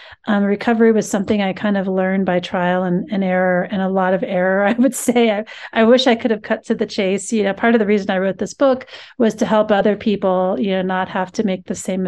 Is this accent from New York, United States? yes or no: no; New Mexico, United States; also born or lived in Colorado; So I'm from New Mexico originally, but then I went to University of Colorado.